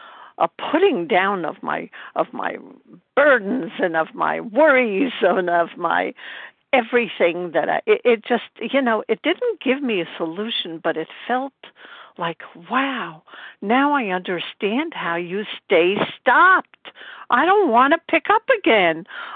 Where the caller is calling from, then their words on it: Brooklyn, New York, United States; recovered and grateful in Brooklyn, New York.